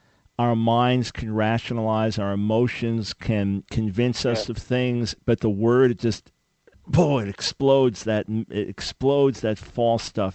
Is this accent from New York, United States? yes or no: yes; New York, United States; now in Charlotte, United States; Yes, well, I'm from New York originally, but we're based outside of Charlotte since 2003 now.